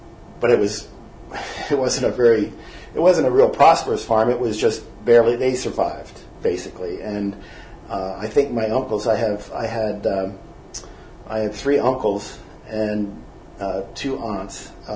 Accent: Lebanon, Pennsylvania, United States; born there; I was born on December 25th, 1945, in Lebanon, Pennsylvania.

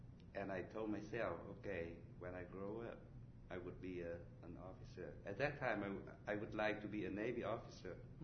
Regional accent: Quang Tri, Vietnam; English is a second language; And when I come back to my hometown, Quang Tri, I apply for a job as translator

